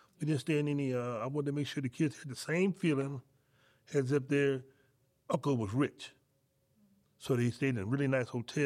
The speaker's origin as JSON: {"language": "English", "town": "Chicago", "region": "Illinois", "country": "United States", "tie": "born or raised there", "said": "Because you know, I grew up in Chicago, but I've been all over the place."}